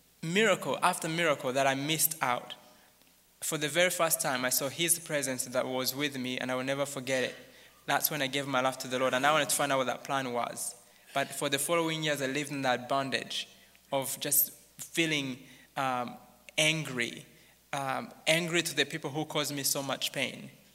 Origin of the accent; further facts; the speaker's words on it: Rwanda; first language Kinyarwanda; English is a second language; I didn't know much English at that point. And I was reading in my native language, Kinyarwanda.